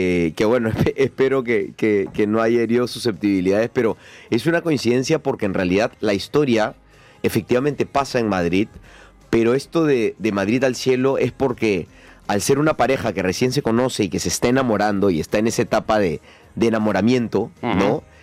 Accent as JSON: {"language": "Spanish", "country": "Peru", "lives_now": "Spain", "said": "entendamos que yo soy peruano, entonces recién estoy aprendiendo todo este tema cultural español."}